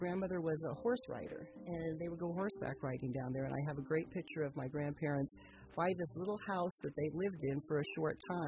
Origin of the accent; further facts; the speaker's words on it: Petaluma, California, United States; You know, growing up in Petaluma